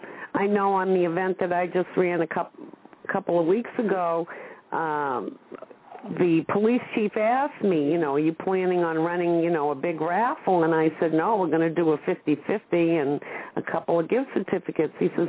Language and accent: English; New England, United States; accent: New England; You know, it's my New England accent.